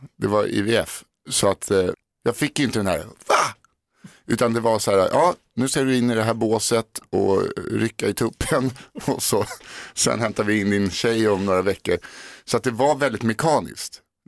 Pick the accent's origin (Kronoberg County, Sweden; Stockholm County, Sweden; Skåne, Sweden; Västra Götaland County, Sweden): Stockholm County, Sweden; Stockholm; ibland brukar jag snacka söderslang med honom, för jag är från Södermalm.